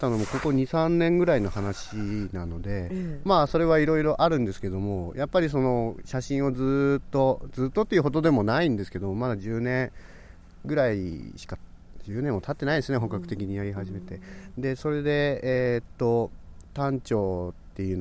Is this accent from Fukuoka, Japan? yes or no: no; Obihiro, Hokkaido, Japan; 日本に帰ってきてから地元の帯広で、被写体を探した時に